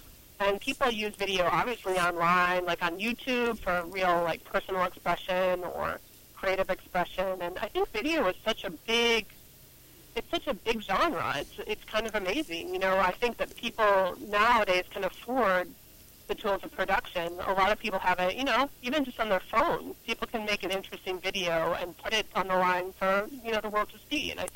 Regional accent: North Syracuse, New York, United States; now in Brooklyn, United States; I'm from upstate New York. I'm from North Syracuse, but I live in Brooklyn right now.

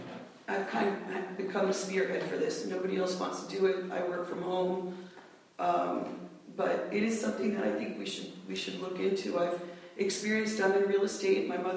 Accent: Brooklyn, New York, United States; also born or lived in New Jersey; now in Catskill, United States; Although I am definitely a newbie, only 16 years here, I grew up in New York City area, New Jersey, New York, Brooklyn in particular.

